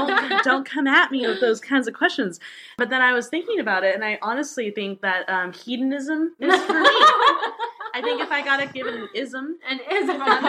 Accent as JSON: {"language": "English", "region": "California", "country": "United States", "said": "and he loves it when me and my friend go visit because we're from California."}